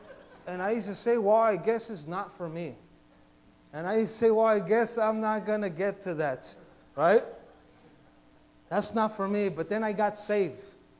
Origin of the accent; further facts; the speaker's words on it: Los Angeles, California, United States; I was born and raised in East LA.